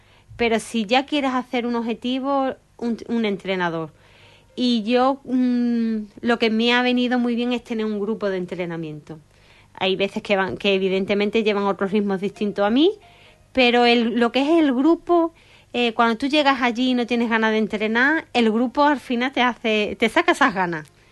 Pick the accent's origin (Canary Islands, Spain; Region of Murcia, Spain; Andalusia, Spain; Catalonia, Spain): Andalusia, Spain; Huelva; Es que de donde yo vengo, yo entrenaba, como he dicho, en el campo de fútbol antiguo, y aquello era del recreativo.